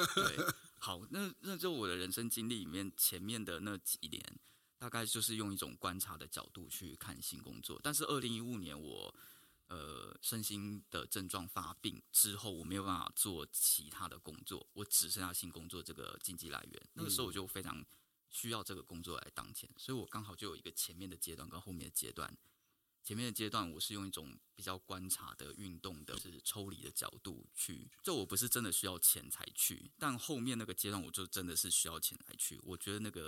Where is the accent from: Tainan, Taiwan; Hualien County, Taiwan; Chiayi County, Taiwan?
Tainan, Taiwan; also born or lived in Pingtung; 台南跟屏东。